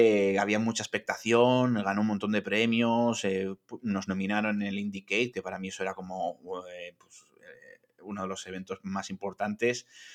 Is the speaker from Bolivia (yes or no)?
no; Bilbao, Basque Country, Spain; como somos de Bilbao, pues tiramos para adelante